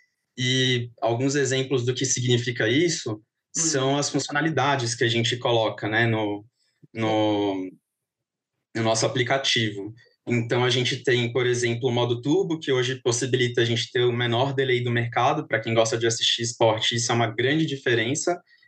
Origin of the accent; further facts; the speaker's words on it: Brasília, Federal District, Brazil; Eu sou de Brasília, trabalho em São Paulo